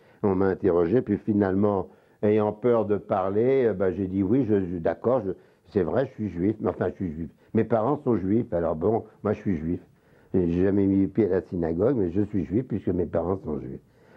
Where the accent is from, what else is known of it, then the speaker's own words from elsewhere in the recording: Paris, Île-de-France, France; Moi, je suis parisien, j'étais là.